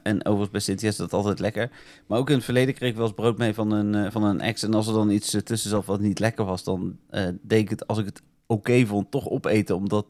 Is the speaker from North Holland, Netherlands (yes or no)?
no; North Brabant, Netherlands; Dat deed mij goed als Brabander.